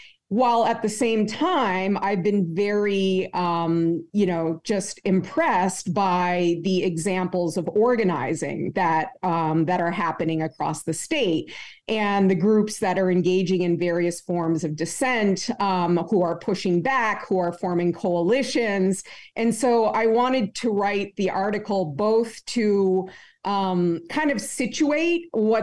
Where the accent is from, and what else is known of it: Vermont, United States; born or raised there; now in New York, United States